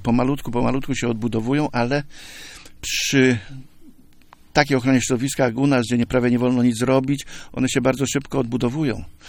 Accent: Greater Poland Voivodeship, Poland; mimo że pochodzę też z miasta, tu z powiatu rawickiego

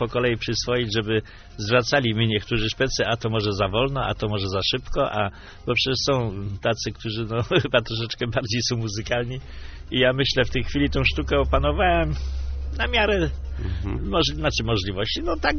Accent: Leszno, Greater Poland Voivodeship, Poland; Nie omieszkam powiedzieć, że jestem z Leszna

